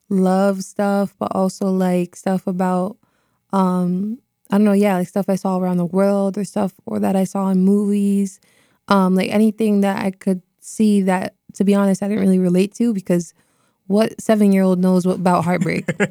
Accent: Cape Coral, Florida, United States; also born or lived in Boston, Massachusetts; now in Massachusetts, United States; I was born in Boston, but I actually was raised in Florida. I'm Cape Coral, Florida, to be specific. I moved from Boston to Florida when I was about 5 years old

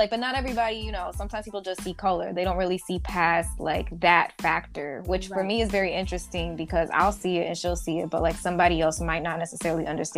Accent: United States; obviously I'm also American. I grew up here.

